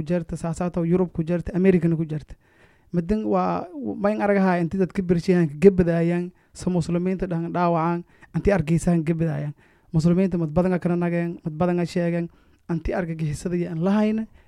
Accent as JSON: {"language": "English", "country": "Somalia", "first_language": "Maay", "second_language": "English", "said": "I think you guys don't mind that me speaking my mother tongue. Mm. I think Somali has two national languages, you know, Maya and Mahatiri."}